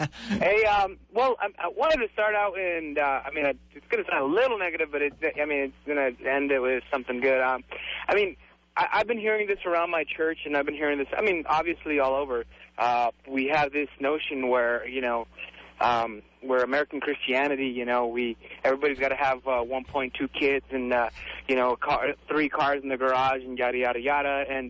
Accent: Ciudad Juárez, Chihuahua, Mexico; I mean, I'm from Juarez.

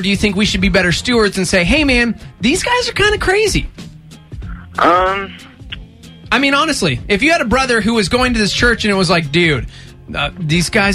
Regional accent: Texas, United States; I'm from Texas, man. I'm from Texas.

